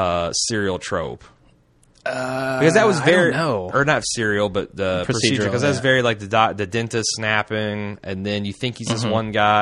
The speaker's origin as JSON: {"language": "English", "region": "Indiana", "country": "United States", "said": "I'm not hating on Kentucky because I'm from Indiana."}